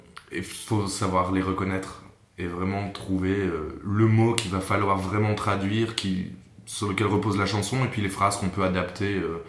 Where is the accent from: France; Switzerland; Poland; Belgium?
France; je suis pas allemand. Donc je fais des petites erreurs, mais j'assume parce que je suis français.